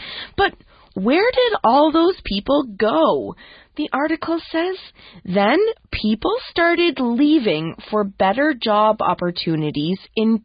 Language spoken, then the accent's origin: English; Moncton, New Brunswick, Canada; my hometown is Moncton